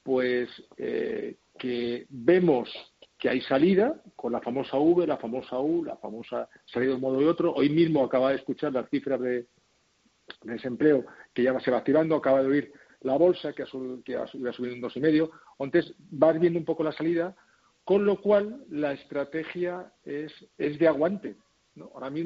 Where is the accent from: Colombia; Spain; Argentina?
Spain; Madrid, Community of Madrid; born there; nací en Madrid hace ya 50 años, sigo viviendo aquí